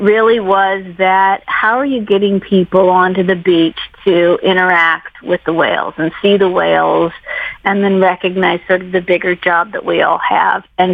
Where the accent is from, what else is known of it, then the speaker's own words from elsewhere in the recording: Midwest, United States; and I grew up in the Midwest